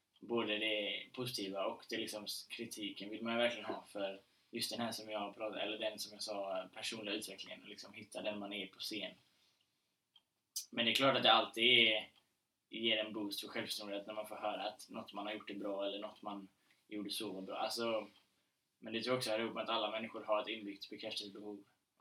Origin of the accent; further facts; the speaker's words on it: Falkenberg, Halland County, Sweden; när jag var 8, då när jag började spela teater liksom hemma i Falkenberg